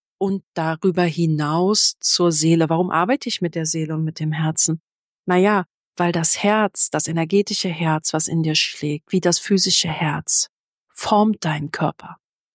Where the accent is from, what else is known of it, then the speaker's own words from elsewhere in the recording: Berlin, Germany; Und dort, wo ich groß geworden bin in Berlin, gab es eines der größten, oder gibt es, glaube ich, immer noch eines der größten Leistungszentren für Sportler.